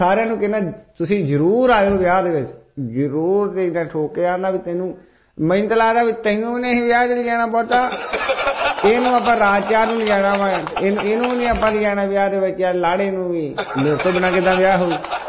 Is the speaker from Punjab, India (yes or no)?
yes; Tashpur, Punjab, India; ਤਾਸ਼ਪੁਰ ਸਾਡਾ ਪਿੰਡ ਆ, ਤਾਸ਼ਪੁਰ ਪਿੰਡ ਤਹਿਸੀਲ ਸਾਡੀ ਸੁਲਤਾਨਪੁਰ ਲੋਧੀ ਜ਼ਿਲ੍ਹਾ ਕਪੂਰਥਲਾ ਦੇ ਡਾਕਖਾਨਾ ਰਾਮਪੁਰ ਜੀ ਨੇ